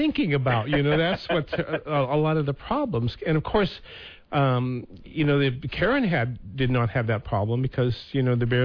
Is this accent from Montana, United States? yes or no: yes; Montana, United States; And as a child of the Big Sky Country growing up in Montana, our parents would always take us, you know, as children to Yellowstone Park.